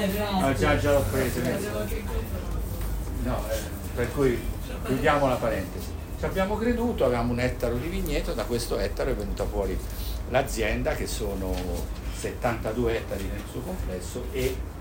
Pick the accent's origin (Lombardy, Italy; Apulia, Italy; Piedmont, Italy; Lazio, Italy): Lazio, Italy; Rome; Io da romano bevevo cose che non vi dico nemmeno